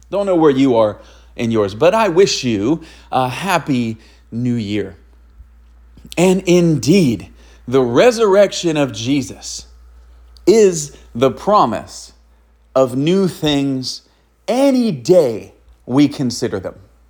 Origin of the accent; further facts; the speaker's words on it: United States; I know that in 24, the threat as an American